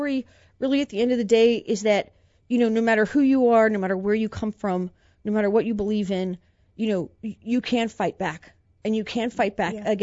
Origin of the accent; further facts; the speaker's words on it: Mount Vernon, Virginia, United States; So I grew up in Mount Vernon, Virginia. I'm the youngest of three girls, and I grew up in a hardworking family.